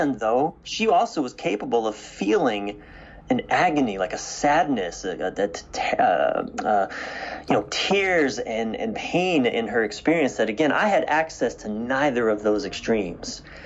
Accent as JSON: {"language": "English", "region": "East Coast", "country": "United States", "tie": "born or raised there", "said": "I was raised on the East Coast of the United States."}